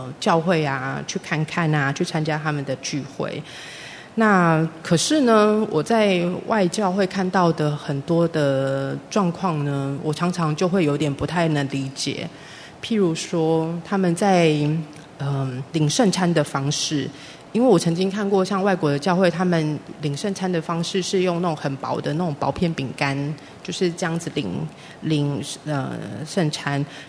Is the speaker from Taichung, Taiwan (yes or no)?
yes; Taichung, Taiwan; 那时候我小时候是住在台中，那台中那时候是为了想要学英文。